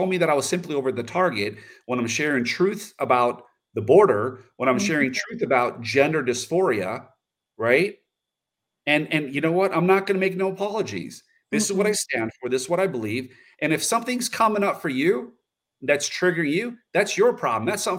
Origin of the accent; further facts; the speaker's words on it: United States; And the people of America, and I'm American, okay?